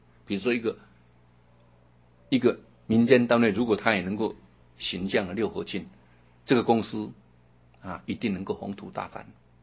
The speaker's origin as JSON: {"language": "Chinese", "country": "China", "said": "我们中国人因为太聪明了，太聪明了，所以就变笨了，负负得正了。"}